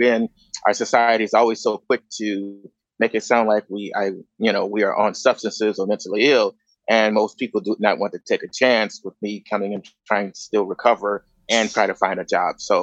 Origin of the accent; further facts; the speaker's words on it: Chicago, Illinois, United States; also born or lived in Grand Rapids, United States; I was born and raised in Chicago. I finished my high school in a private school, and I finished my undergraduate in Michigan, actually in Grand Rapids, Michigan.